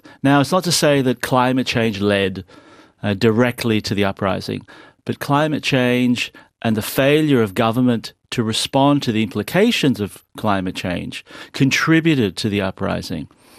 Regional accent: Israel; And, I come from Israel, which is a world leader in water issues.

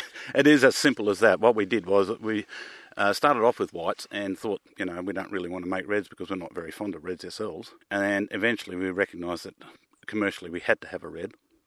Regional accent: Denmark; now in Tasmania, Australia; I'm from Motten Terrace's Vineyard and Wines and originally from Denmark.

